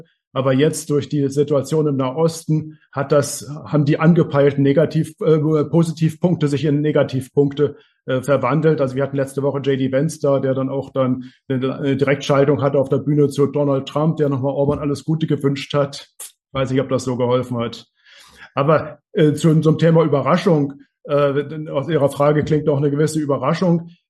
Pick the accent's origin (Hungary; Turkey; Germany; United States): Hungary; Permanent muss man sich als Ungar da schräg angucken lassen.